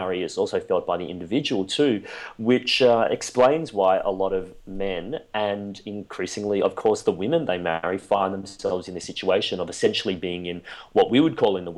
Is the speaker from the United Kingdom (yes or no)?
no; Australia; born there; Coming from a Chinese background myself, so my parents are Hong Kong Cantonese in background, although I was born in Australia